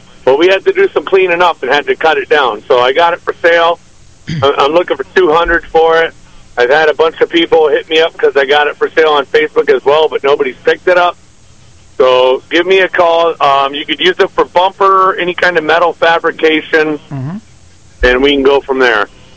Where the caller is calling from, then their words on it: Hornell, New York, United States; from Hornell.